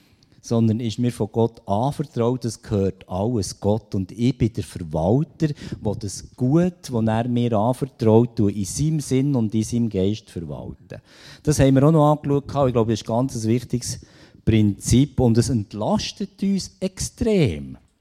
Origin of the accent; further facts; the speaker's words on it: Switzerland; Und wo wir gerade als Schweizer eine sehr starke Fehlprägung mit auf einen Weg überkommen